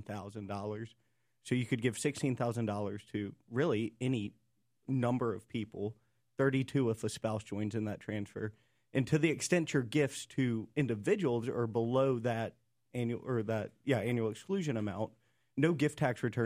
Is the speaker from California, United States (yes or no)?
no; Roanoke, Virginia, United States; also born or lived in Knoxville, Tennessee; No, I'm not. I'm from Roanoke, Virginia.